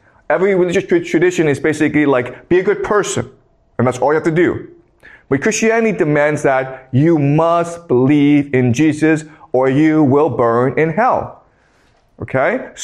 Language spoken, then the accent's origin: English; Canada; as you know, I grew up in Canada and I studied in the United States.